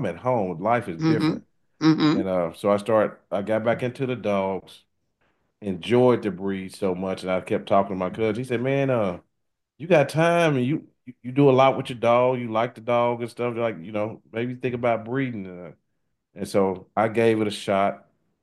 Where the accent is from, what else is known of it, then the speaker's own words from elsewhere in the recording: Arkansas, United States; moved in the area I am now, because I'm from Central Arkansas.